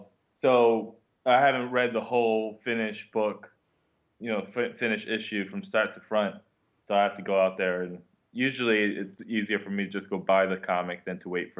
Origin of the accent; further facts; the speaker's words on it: New Jersey, United States; now in Portland, United States; Yeah, I grew up in Jersey. I've only been in Portland for like the last year or so.